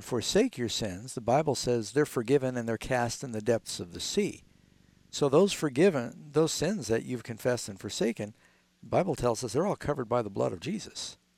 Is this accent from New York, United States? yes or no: yes; New York City, New York, United States; In New York City, I grew up in New York City, and I've done meetings there.